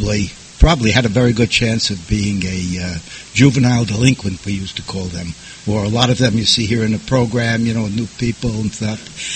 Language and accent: English; New York City, New York, United States; I was born and brought up in New York City. And in fact, as a little side note, where I was born, there are multi-million-dollar condos. Not when I was born there. I was born to a middle-class, low-middle-class